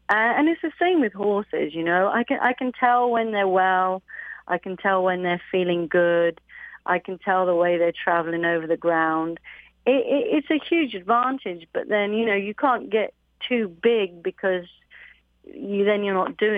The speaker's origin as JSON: {"language": "English", "region": "England", "country": "United Kingdom", "said": "You know, I'm English."}